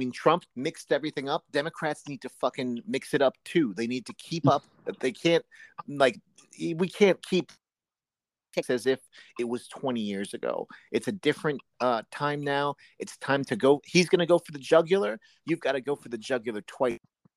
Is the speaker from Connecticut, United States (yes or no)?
no; New York, United States; I grew up on welfare. I grew up in Hell's Kitchen on welfare.